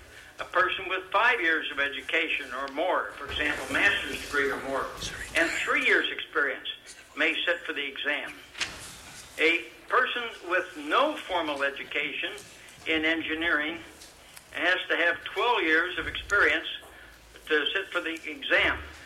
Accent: Fairbanks, Alaska, United States; Yes, I'm from Fairbanks.

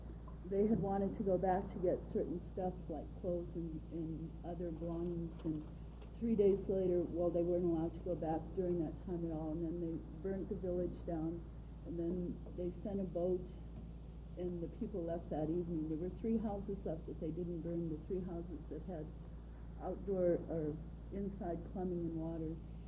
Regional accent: Anchorage, Alaska, United States; I'm from Anchorage.

